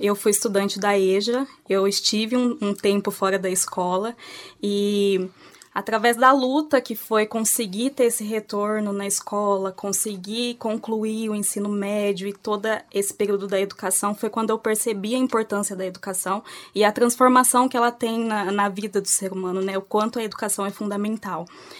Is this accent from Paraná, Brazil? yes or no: yes; Londrina, Paraná, Brazil; sou de Londrina, isso mesmo, sou aqui de Londrina, nasci aqui, vivi a vida toda aqui e sempre foi um sonho vir para a UEL, né, eu sempre morei aqui perto